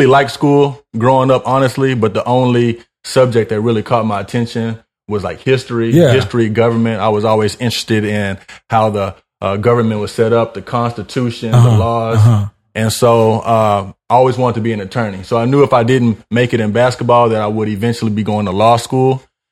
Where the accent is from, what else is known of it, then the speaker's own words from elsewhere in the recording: Houston, Texas, United States; So I'm a product of Southwest Houston. Grew up in the West Belfort, Bob White area.